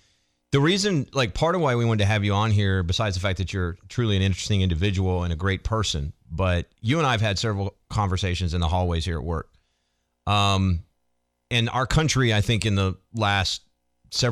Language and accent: English; Arizona, United States; also born or lived in Southern United States; No, I was born in the South. I have what you would call Southern roots. I grew up on an Indian reservation in Arizona.